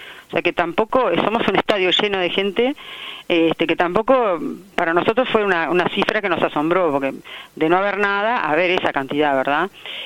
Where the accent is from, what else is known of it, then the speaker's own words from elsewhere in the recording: Uruguay; que no nos queremos responsabilizar como uruguayos, ¿verdad?